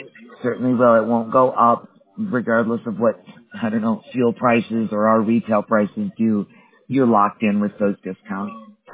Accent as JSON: {"language": "English", "region": "Wisconsin", "country": "United States", "tie": "born or raised there", "said": "I was born and raised in Wisconsin."}